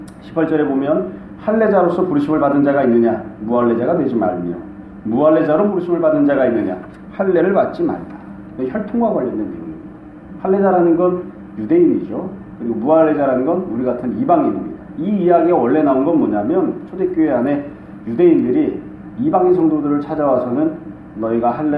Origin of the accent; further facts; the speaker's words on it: South Korea; 왜 이렇게 이 땅에서 이 한국 사람으로 태어났을까?